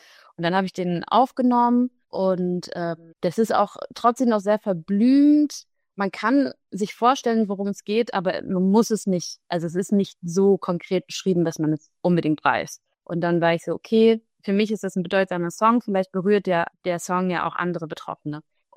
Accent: Hamburg, Germany; Und wir kommen beide aus Hamburg.

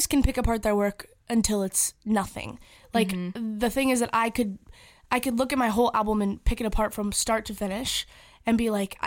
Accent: Canada; I'm Canadian

